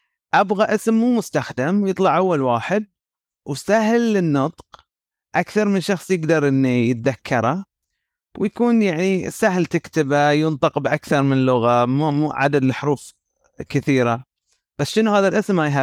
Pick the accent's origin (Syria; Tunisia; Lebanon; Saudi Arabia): Saudi Arabia; أنا أتمنى أن أكون في السعودية شخصيا، يعني كوني سعودي،